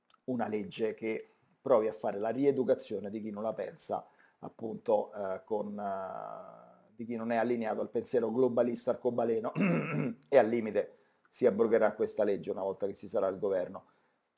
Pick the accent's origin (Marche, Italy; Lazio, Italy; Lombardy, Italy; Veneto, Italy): Lombardy, Italy; Milan; sono di Milano